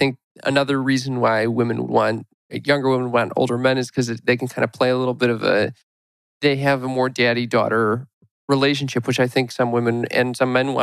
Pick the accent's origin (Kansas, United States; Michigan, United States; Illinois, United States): Illinois, United States; Chicago